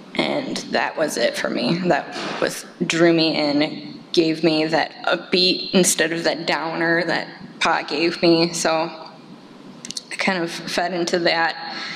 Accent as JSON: {"language": "English", "region": "New York", "country": "United States", "tie": "born there", "said": "I was born in New York."}